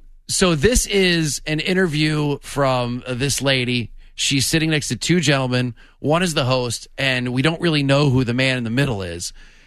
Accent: New York, United States; born there; also born or lived in Chicago / Atlanta; I was born in New York and moved around because my dad's job, lived in Chicago a little bit, and ultimately for a while we lived in Atlanta.

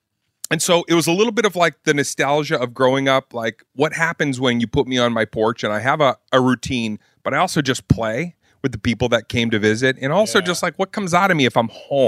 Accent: Boston, Massachusetts, United States; harken back to growing up in Boston where we would stand on the porch and you would talk shit with your neighbors.

